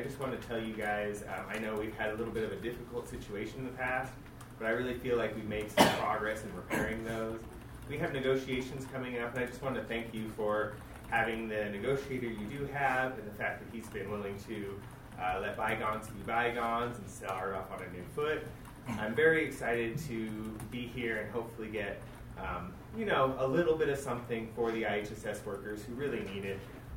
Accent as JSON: {"language": "English", "town": "Redding", "region": "California", "country": "United States", "tie": "born or raised there", "said": "I was born and raised in Reading."}